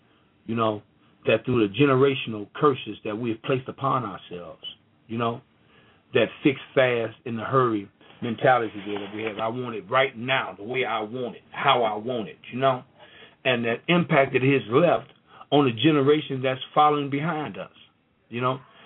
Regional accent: Mississippi, United States; I come from Mississippi. I come from a line of men

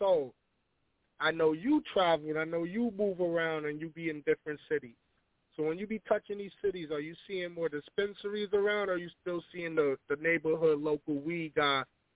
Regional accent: New York, United States; I'm from Cortland. I'm from Cortland 9. I'm from Andrew Jackson Project, 150th Street, Cortland 9.

